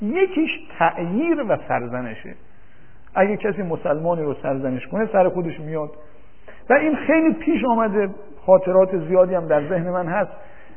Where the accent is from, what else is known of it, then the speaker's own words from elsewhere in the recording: Mashhad, Razavi Khorasan, Iran; گفتم من از مشهد آمدم.